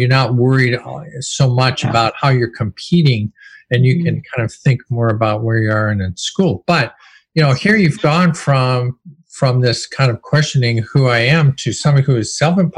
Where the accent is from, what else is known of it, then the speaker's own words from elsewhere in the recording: Kenya; I'm a Kenyan, if that's a term. I'm from Kenya.